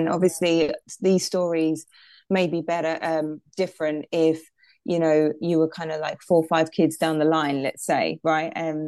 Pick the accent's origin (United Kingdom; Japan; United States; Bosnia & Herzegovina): United Kingdom; London; also born or lived in Dominican Republic; I am British. I was born and raised in London. But I spent 6 years in the Dominican Republic